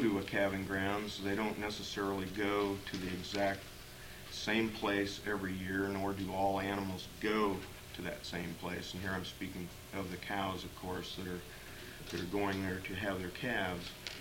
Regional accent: Fairbanks, Alaska, United States; I'm from Fairbanks.

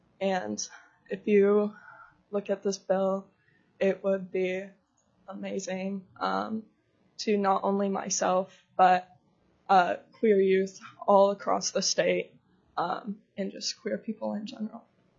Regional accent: Alaska, United States; now in Anchorage, United States; I live in Anchorage, and I'm a junior at Stellar Secondary. I'm originally from Bristol Bay. As a queer Indigenous youth

